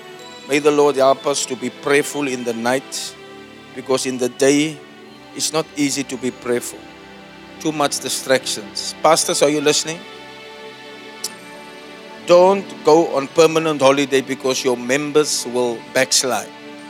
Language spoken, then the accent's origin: English; Elsies River, Western Cape, South Africa; born there; I was born in Elsie's River, Epping Avenue.